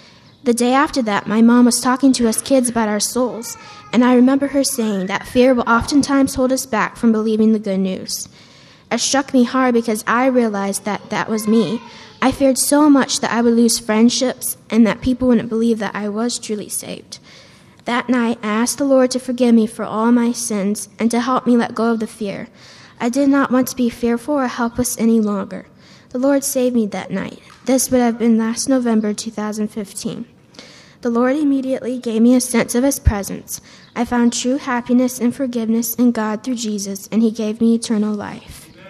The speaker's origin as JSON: {"language": "English", "region": "Kansas", "country": "United States", "tie": "born there", "said": "I was born in Kansas and raised in a Christian home."}